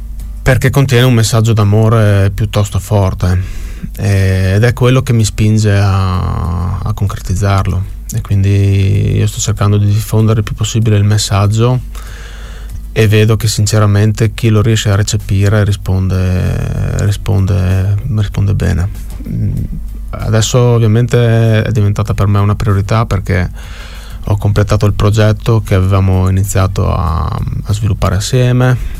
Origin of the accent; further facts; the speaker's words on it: Codroipo, Friuli-Venezia Giulia, Italy; Io sono di Codroipo